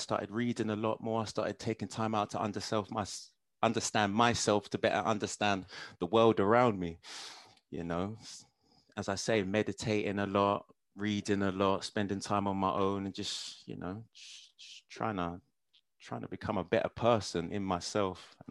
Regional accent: Luton, East of England, United Kingdom; moved away as an adult; now in London, United Kingdom; I came from Luton when, you know, I pretty much reached the end of what I can do. You know, it's one path or the other path. So I moved to London to just try anything new.

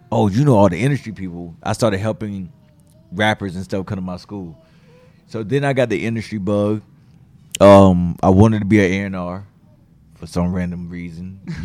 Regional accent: Miami, Florida, United States; also born or lived in South Carolina / North Carolina; I'm from Miami, Florida, by way of South Carolina, by way of North Carolina.

